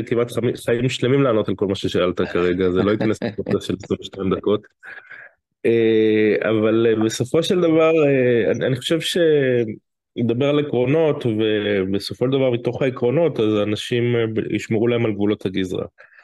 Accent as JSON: {"language": "Hebrew", "country": "France", "said": "כי מצד אחד בתור צרפתי ובן לאב צרפתי"}